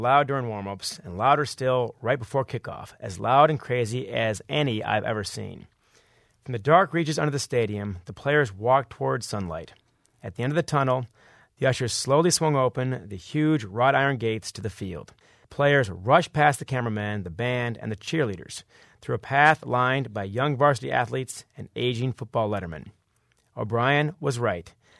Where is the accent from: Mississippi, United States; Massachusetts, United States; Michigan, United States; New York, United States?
Michigan, United States; Ann Arbor; These are guys I grew up with here in Ann Arbor.